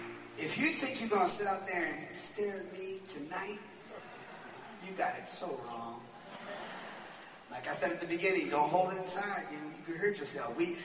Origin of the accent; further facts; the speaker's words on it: Roxbury, Massachusetts, United States; I grew up in Roxbury. A place they called, officially, Annunciation Row, but it was Mission Hill Extension Project.